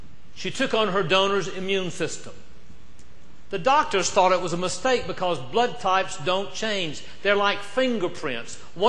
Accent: Charleston, South Carolina, United States; See, I'm from Charles, South Carolina, the home

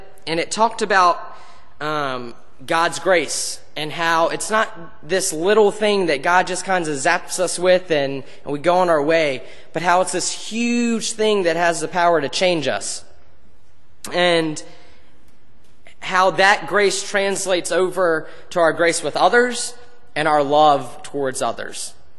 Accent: South Boston, Virginia, United States; I'm originally from South Boston, Virginia. You've probably never heard of it

